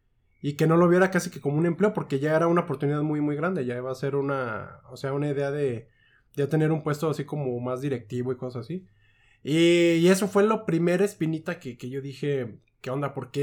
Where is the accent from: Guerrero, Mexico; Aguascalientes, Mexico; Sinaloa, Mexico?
Aguascalientes, Mexico; Ok, bueno, pues yo soy un sujeto de Aguascalientes.